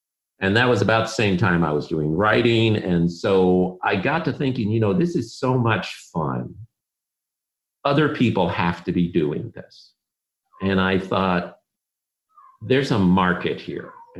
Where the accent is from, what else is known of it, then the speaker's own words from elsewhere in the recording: Philippines; We grew up in the Philippines, so we were classic Trek people.